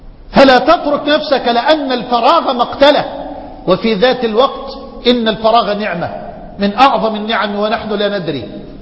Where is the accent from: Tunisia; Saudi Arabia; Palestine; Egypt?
Egypt; في رجل عندنا في مصر من أهل الفضل مرض